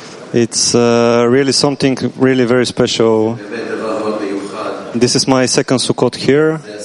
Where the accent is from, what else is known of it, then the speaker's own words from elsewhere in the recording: Bulgaria; English is a second language; Hello everyone … from Bulgaria.